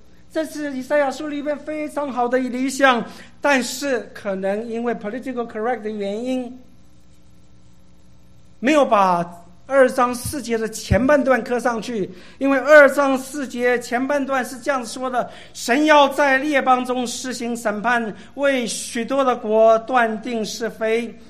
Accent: Taiwan; 让我想到我是从小在台湾长大的

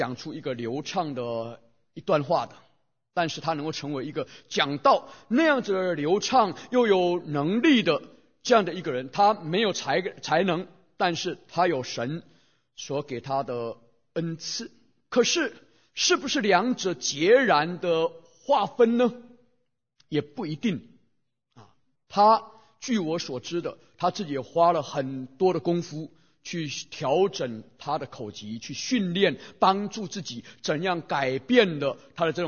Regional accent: Taiwan; accent: Taiwanese Mandarin; 我是一个台湾出生在乡下长大的一个孩子，当我进入到都市去读书的时候，我是满口的台湾国语啊，我可能讲台湾国语不输给阿扁的啊，到现在你要让我讲我还能讲

